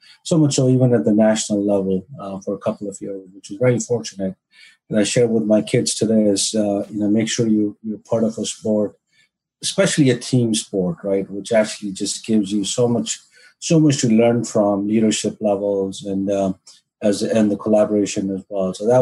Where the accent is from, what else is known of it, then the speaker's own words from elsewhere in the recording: New Delhi, Delhi, India; I grew up in New Delhi in India. I went to a private school there.